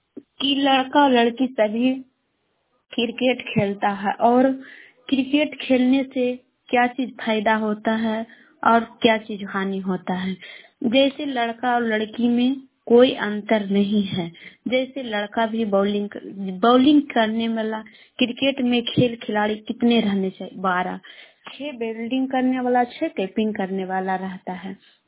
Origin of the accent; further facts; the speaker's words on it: Bihar, India; मैं गुवा से शेखपुरा से बोल रही हूँ। मैं पटना जिला के रहने वाले हैं।